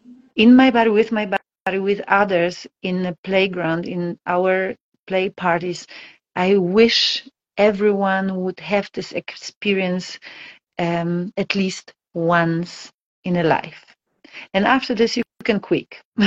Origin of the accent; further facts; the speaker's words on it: Poland; English is a second language; I'm from Poland, so I know what I'm talking about.